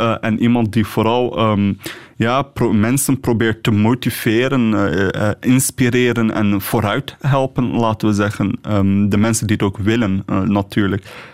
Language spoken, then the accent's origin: Dutch; Netherlands; now in Brussels, Belgium; Ik ben een Nederlander of in jullie ogen een Hollander. En ik ben daar echt fier op. Ik ben een trotse Nederlander die leeft hier in Brussel en geniet van het Belgische.